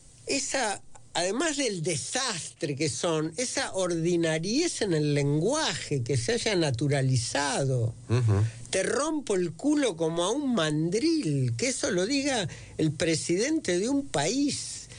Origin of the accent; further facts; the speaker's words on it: Gálvez, Santa Fe, Argentina; Y en mi pueblo de infancia, a la siesta, Gálvez, provincia de Santa Fe